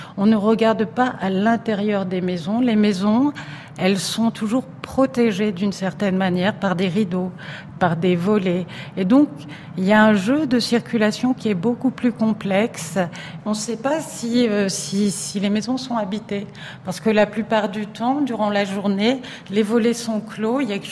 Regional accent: Marseille, Provence-Alpes-Côte d'Azur, France; Chez moi, à Marseille, c'est pareil.

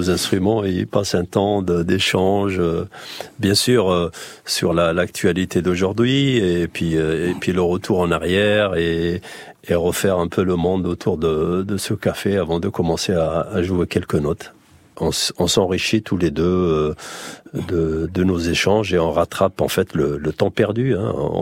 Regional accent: Algiers, Algiers Province, Algeria; le shabi que moi j'ai acquis durant mon enfance à la Casbah.

